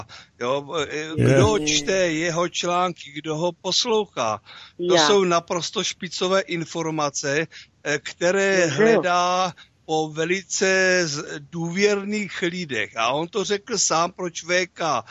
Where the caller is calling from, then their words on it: Blansko, South Moravian Region, Czechia; z Blanska.